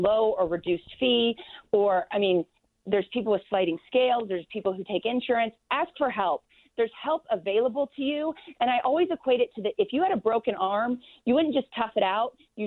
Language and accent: English; Parsons, Kansas, United States; Oh, yeah. I'm from Parsons, Kansas.